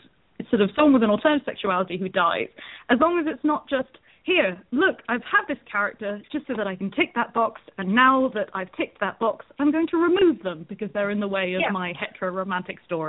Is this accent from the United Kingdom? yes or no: yes; England, United Kingdom; I am an English writer.